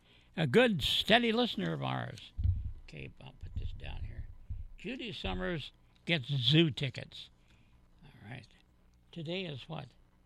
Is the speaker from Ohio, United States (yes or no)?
yes; Bucyrus, Ohio, United States; I grew up in Bucyrus.